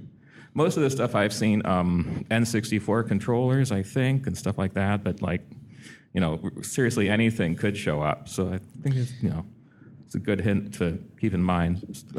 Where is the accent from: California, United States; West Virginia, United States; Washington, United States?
Washington, United States; Seattle; I'm from Seattle. I'm thinking I'm older than many of you because for me it was the Atari that was the formative one.